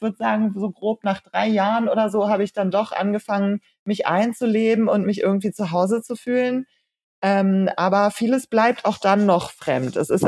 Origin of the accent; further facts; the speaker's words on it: Hannover, Lower Saxony, Germany; born there; also born or lived in Japan; Genau, ich bin gebürtige Hannoveranerin. Ich war dann zwischendurch 12 Jahre nicht in Hannover und bin ziemlich weit in der Welt rumgekommen, darunter eben diese Jahre in Japan.